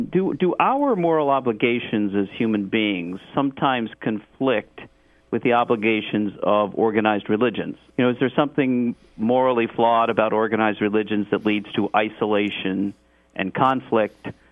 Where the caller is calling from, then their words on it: Stamford, Connecticut, United States; I'm calling from Stamford, Connecticut.